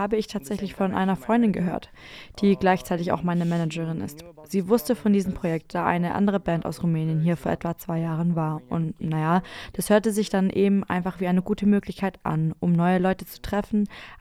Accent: Belgrade, Serbia; Wir kommen aus Belgrad, Serbien, beziehungsweise wir kommen aus einer kleinen Vorstadt von Belgrad.

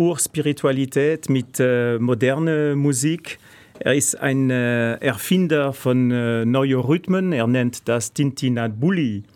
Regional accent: Barcelona, Catalonia, Spain; German is a second language; also ich bin sozusagen intellektuell französisch gewachsen, komme aber tatsächlich aus Nordspanien, aus Katalonien, geboren in Barcelona.

